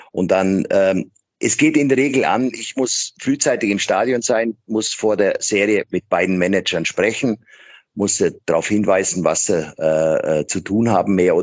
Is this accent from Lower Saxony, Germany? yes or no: no; Füssen, Bavaria, Germany; now in Maastricht, Netherlands; Bin aber im Sommer auch viel bei mir zu Hause in Füssen, in meiner Heimat.